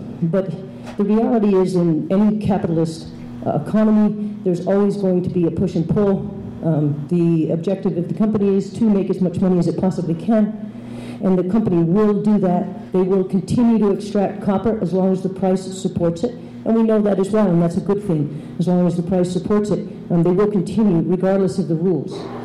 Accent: East Coast, United States; I'm from the East Coast, a Bachelor of Science from the University of Maine at Orono

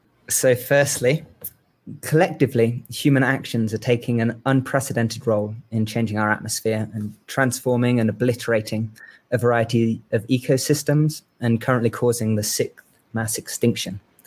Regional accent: England, United Kingdom; moved away as an adult; as you can hear, I'm from England. And when I first came to New Mexico as a young Englishman

